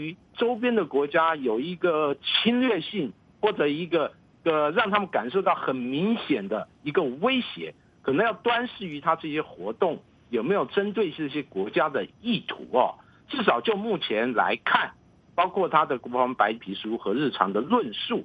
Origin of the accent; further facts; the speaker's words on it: Taiwan; 当然我本身是来自台湾